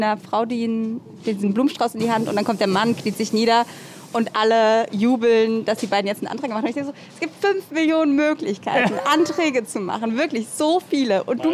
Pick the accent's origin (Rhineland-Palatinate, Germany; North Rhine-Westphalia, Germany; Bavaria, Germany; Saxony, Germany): Rhineland-Palatinate, Germany; Stromberg; Aus Stromberg. Stromberg ist bei Bingen.